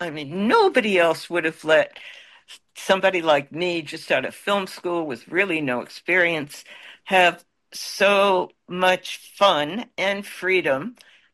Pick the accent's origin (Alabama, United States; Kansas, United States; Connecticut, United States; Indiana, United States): Connecticut, United States; I grew up in Connecticut, which is a far cry from Hollywood.